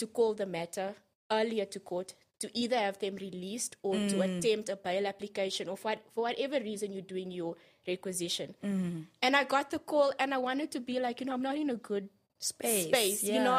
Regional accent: South Africa; But I think as South African women, we kind of, we grow up inherently having that ability to just be strong.

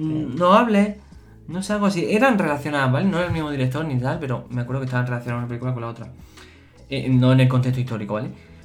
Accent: Granada, Andalusia, Spain; yo allí soy de Granada, en Granada lo pedimos así, media de tomate.

